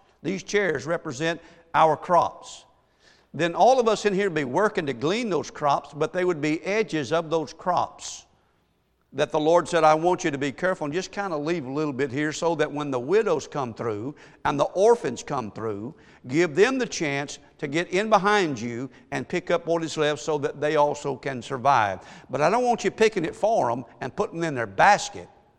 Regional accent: Mississippi, United States; I didn't want to be called a Yankee. I'm from Mississippi.

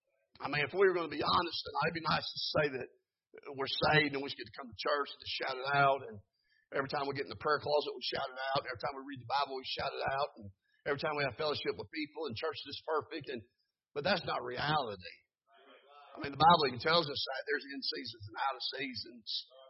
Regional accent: North Carolina, United States; I mean, we're from North Carolina, did a lot of deputation up north.

